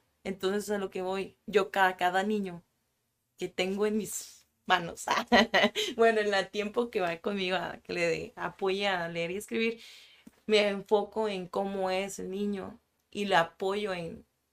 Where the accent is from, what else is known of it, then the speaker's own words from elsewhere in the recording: Tijuana, Baja California, Mexico; a veces nuestra forma de hablar en Tijuana uh-huh. es muy mix, es un mix.